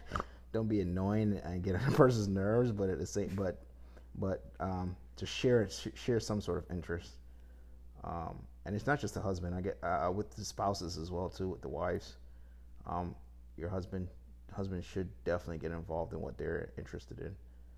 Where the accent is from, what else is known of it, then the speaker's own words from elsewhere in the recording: Jamaica; She's Hispanic, I'm Jamaican, so I'm just talking about foods from our culture